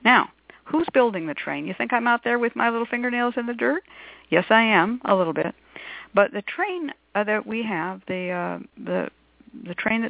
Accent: California, United States; because I grew up in the East Bay.

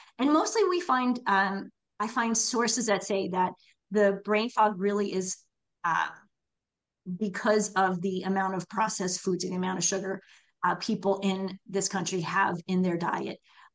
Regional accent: New York, United States; I'm from New York, so I do this a lot.

